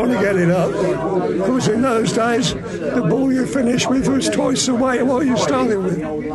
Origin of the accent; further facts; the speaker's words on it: Terriers, United Kingdom; I was born and bred in Terriers, which is a mile and a half away, sort of thing.